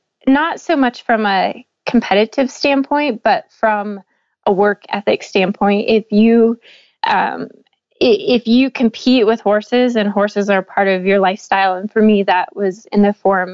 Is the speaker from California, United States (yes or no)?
no; Wyoming, United States; I grew up in Northeastern Wyoming, and basketball was kind of everyone's world.